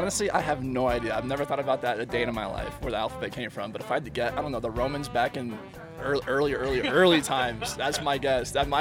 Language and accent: English; Indiana, United States; Like I said, growing up in Indiana, that's what you did. You just played hoops.